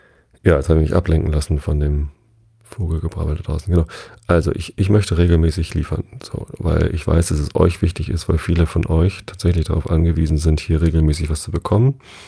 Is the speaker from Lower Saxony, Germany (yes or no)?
yes; Tostedt, Lower Saxony, Germany; Ich bin ja hier in der Samtgemeinde Tosted aufgewachsen